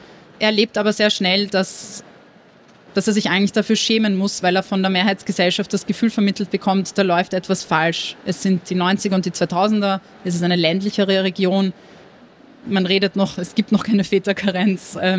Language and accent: German; Montenegro